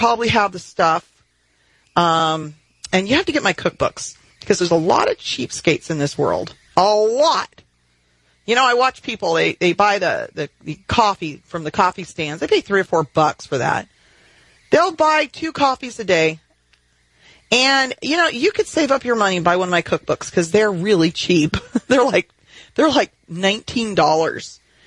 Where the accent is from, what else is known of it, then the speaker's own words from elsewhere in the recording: Texas, United States; For instance, I'm from Texas, and we all love chicken fried steak.